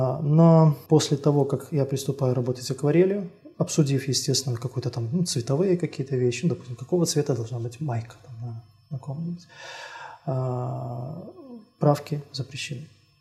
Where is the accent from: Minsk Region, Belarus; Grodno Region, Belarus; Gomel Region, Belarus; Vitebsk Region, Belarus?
Minsk Region, Belarus; Slutsk; Я сам родом из Слуцка, Минской области.